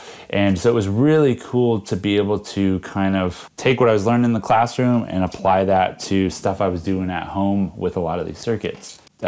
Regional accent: Browning, Montana, United States; now in Ohio, United States; I was originally from a small little town, Browning, Montana, and Browning resides on the Blackfeet Reservation.

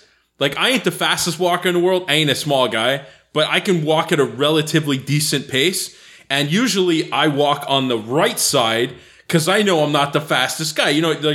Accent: Montreal, Quebec, Canada; I'm from Montreal. It's fine.

